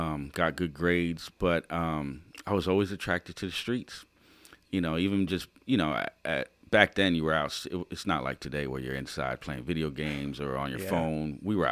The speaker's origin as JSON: {"language": "English", "town": "Lancaster", "region": "Pennsylvania", "country": "United States", "tie": "born or raised there", "also_born_or_lived": "New York", "said": "So growing up in Lancaster, I was a great kid. Got acclimated to the Lancaster life, because in New York, we weren't even allowed to, like, leave the front of the building."}